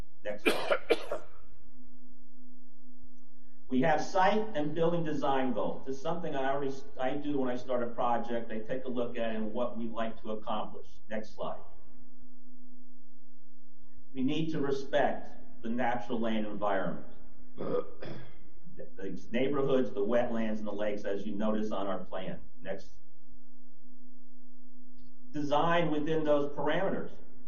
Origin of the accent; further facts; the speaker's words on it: Florida, United States; I'm from South Florida, however, I was one of the architects who originally worked with IT&T on this project back in the early 80s.